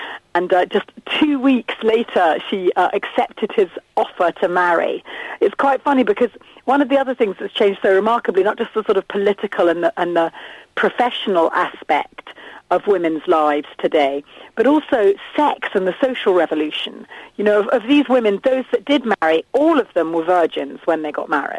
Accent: United Kingdom; But we're, no sex, please, we're British. We're famous, aren't we, for the sort of Victorian, Edwardian, not letting it, you know, not speaking about it.

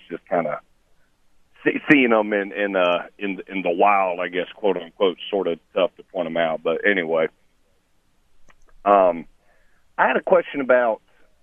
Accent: Semmes, Alabama, United States; That's actually the place I grew up out in Sims.

